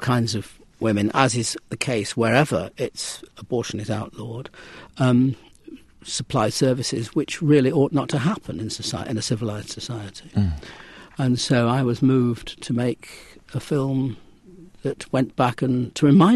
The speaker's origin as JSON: {"language": "English", "town": "Manchester", "region": "North West England", "country": "United Kingdom", "tie": "born or raised there", "said": "I grew up in the 40s and 50s. I was born during World War II. I grew up in Manchester, the great northern industrial world. My dad was a doctor in a very working class area. We lived over the shop"}